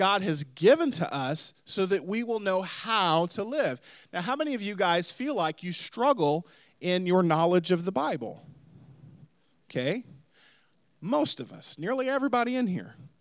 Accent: the South, United States; Now, I grew up in the South, and I grew up with mom and dad that were Christians

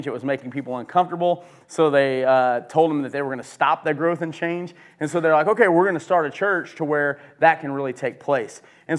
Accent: Illinois, United States; because I grew up over here on the Illinois side.

